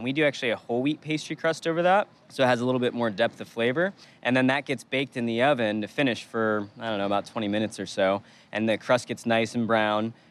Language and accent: English; Michigan, United States; And I've had a lot of apples. I grew up in Michigan.